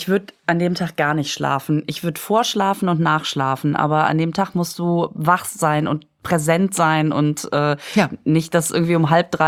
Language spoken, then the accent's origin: German; Düsseldorf, North Rhine-Westphalia, Germany; born there; ich bin in Düsseldorf geboren.